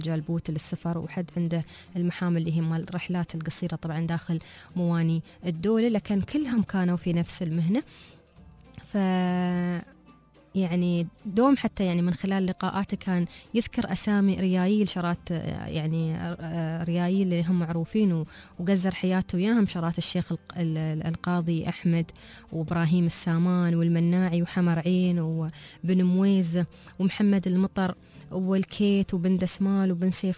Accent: United Arab Emirates; عندنا في الإمارات

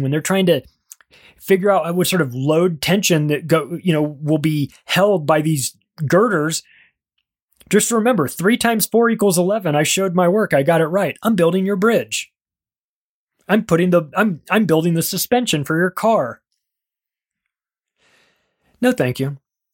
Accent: California, United States; I'm from Southern California. I grew up there. I love it. Loved it. Beautiful place.

